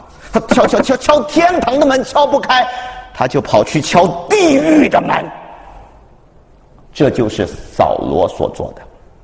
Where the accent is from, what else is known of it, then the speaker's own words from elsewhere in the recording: China; 我们中国人也说了，穷极怎么样？穷极了，呼天；痛极，就呼娘，叫妈妈、娘啊。